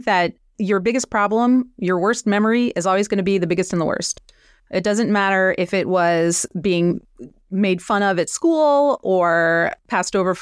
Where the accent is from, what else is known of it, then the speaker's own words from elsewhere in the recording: New Orleans, Louisiana, United States; growing up in New Orleans, Louisiana, this girl was told